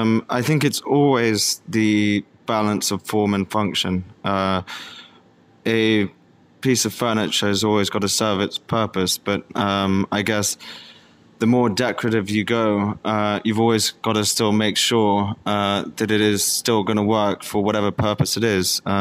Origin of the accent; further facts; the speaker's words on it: Hong Kong; also born or lived in London; now in Vietnam; So I'm an expat kid. I grew up in Hong Kong.